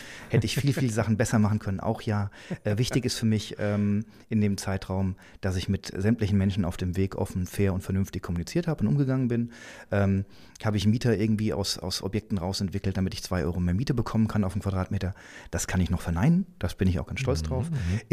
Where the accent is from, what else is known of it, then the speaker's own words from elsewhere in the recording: Hesse, Germany; born there; Da ich gebürtig aus dem Vorort von Frankfurt komme